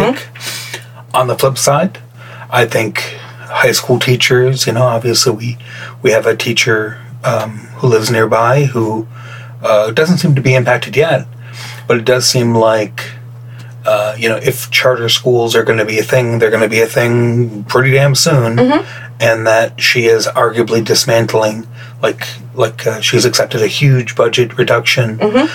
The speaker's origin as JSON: {"language": "English", "region": "Michigan", "country": "United States", "tie": "born or raised there", "said": "I'm from Michigan, which is DeVos country."}